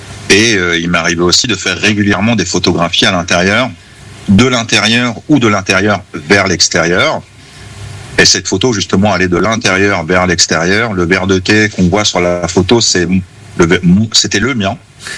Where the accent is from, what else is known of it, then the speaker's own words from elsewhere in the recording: Évreux, Normandy, France; Bref, Évreux City. Mais effectivement, j'ai grandi à la Madeleine et voilà, j'ai un attachement avec ce quartier.